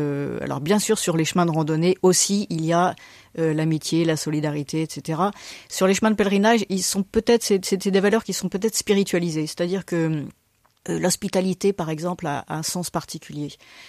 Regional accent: Brittany, France; Je suis née dans le Finistère, j'ai vécu toute mon enfance en pleine campagne, dans une grande forêt, en bordure de mer.

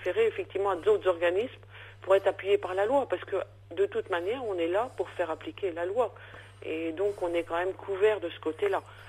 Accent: Normandy, France; moved away as an adult; je ne viens pas des Ardennes, je suis normande. Et quand je suis arrivée en 90 ici

